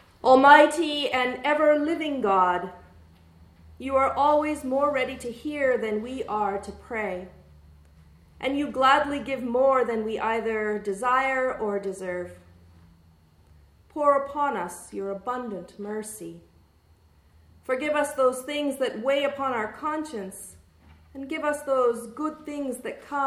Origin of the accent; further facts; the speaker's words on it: Toronto, Ontario, Canada; also born or lived in Guelph; So I'm not from Machosen. I was born in Guelph, Ontario, and I grew up in Toronto in the early 80s. Scarborough, to be exact. Scarberia, we call it.